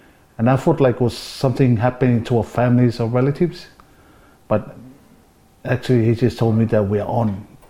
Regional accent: Tuvalu; I'm coming from Tuvalu where we don't even have tax file numbers, you know, or a Medicare scheme. So to them, it's totally foreign.

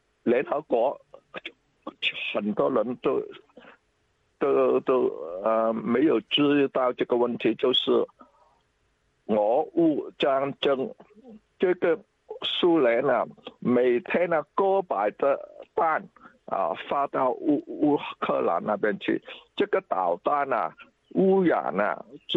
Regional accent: Vietnam; 我们是从越南来的，来的时候就在这里很冷很冷，就我们的习惯热天，这里呢 刚来的时候是冬天啊，很冷，衣服又不多啊，我们是从难民过来的，

